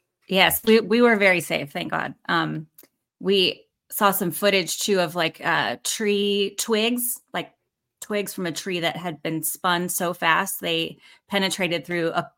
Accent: Oklahoma, United States; but man, I grew up in Oklahoma and we were used to that kind of stuff, you know, so I wasn't really scared or anything

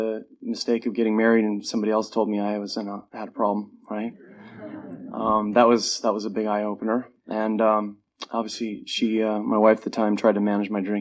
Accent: Edmonds, Washington, United States; So I grew up in Edmonds, and I had an amazing childhood, adolescence.

